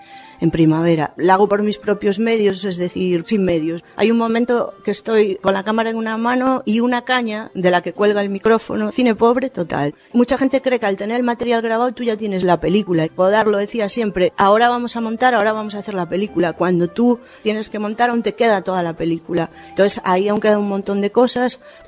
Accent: Galicia, Spain; moved away; Aunque yo soy gallega y llevo aquí un tiempo

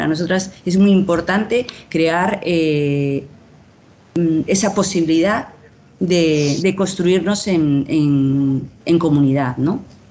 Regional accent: Canary Islands, Spain; yo estudié en La Laguna, empecé, porque yo soy medio chicharrera y me crié en Tenerife y tengo familia que sigue viviendo ahí. Y entonces empecé ahí, pero acabé en Madrid, bueno, y anduve mucho de aquí para allá.

